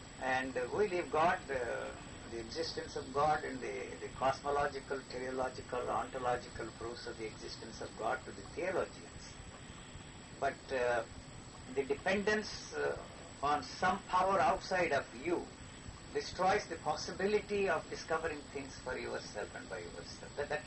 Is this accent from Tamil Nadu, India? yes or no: yes; Tamil Nadu, India; born there; South India. I was born in South India, Madras, very near Madras.